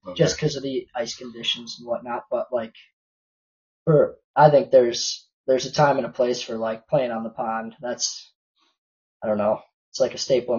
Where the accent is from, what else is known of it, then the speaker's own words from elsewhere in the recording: Rhinelander, Wisconsin, United States; born there; I was born in Rhinelander, Wisconsin. It's about 3 hours north of Madison, so pretty far up there. Small town, big hockey family.